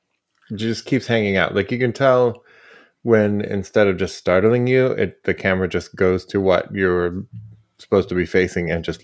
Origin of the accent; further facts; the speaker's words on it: Boston, Massachusetts, United States; Because we're from Boston